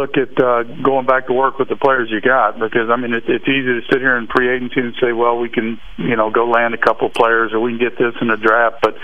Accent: Houston, Texas, United States; I feel pressure because I grew up in the Heights, and I'm a Houston kid, and I want to see this team win

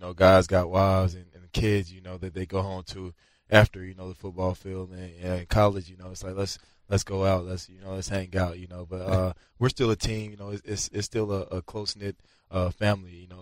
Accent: Clemson, South Carolina, United States; Yeah, I'm from Clemson. My address says Central, but I'm from Clemson.

